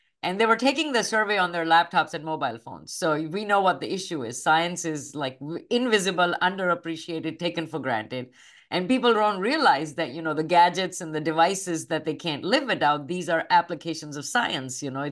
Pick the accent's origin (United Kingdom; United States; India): India; You know, I grew up in India on the campus of an engineering institution.